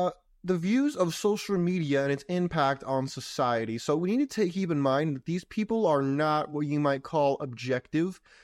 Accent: California, United States; Or versus when I grew up in California, the very first time I went to vote in California when I was 18

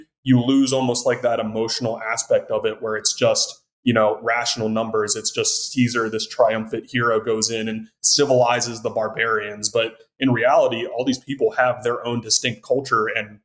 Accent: Maryland, United States; And I grew up in Maryland originally.

